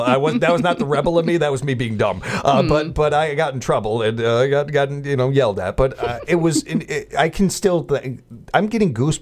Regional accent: United States; it's still American history. And as an American, I want to go check that out.

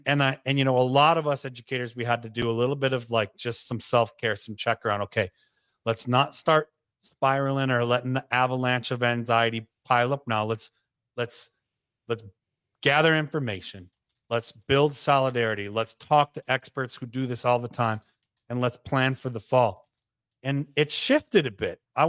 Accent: Midwest, United States; moved away as an adult; I'm a former Midwesterner.

